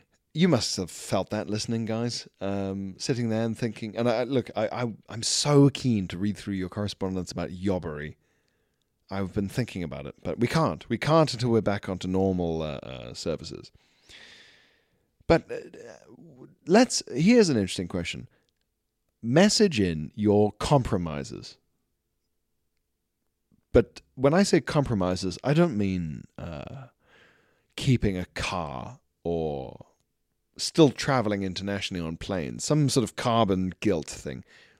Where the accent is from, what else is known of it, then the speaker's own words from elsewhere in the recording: South Africa; moved away; it was such a cultural difference when we moved here from South Africa